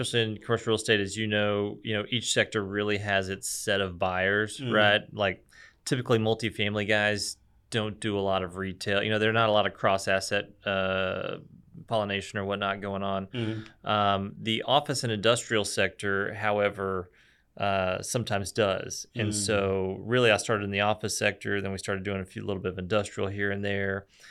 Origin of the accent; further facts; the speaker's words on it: Grand Prairie, Texas, United States; I grew up in Grand Prairie, and I really didn't want to go to college.